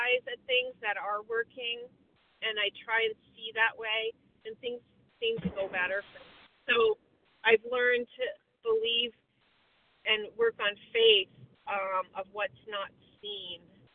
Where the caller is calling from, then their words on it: Vermont, United States; Good morning. … calling in from Vermont.